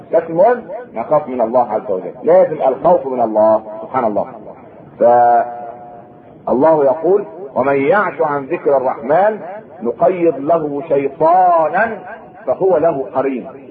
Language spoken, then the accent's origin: Arabic; Egypt; يبقى كم جاهل عندنا في مصر؟ كلنا بنشتكي.